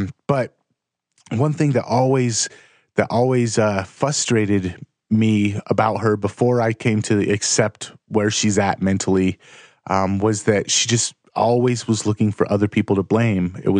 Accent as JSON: {"language": "English", "town": "Los Angeles", "region": "California", "country": "United States", "tie": "born or raised there", "said": "My family, growing up in Los Angeles, all of my family was Mexican. And the neighborhood that we grew up in was pretty much all Mexicans and black kids."}